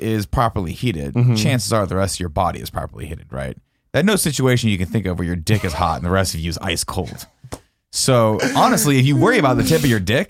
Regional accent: California, United States; We did the same thing growing up in SoCal, but with air conditioning.

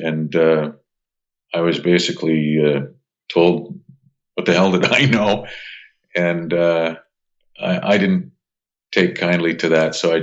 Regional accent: Creston, British Columbia, Canada; my first radio job was when I walked up to a radio station in my hometown, Creston, BC. If I remember correctly, I was in grade 10. So I would have at the time been 14 years old

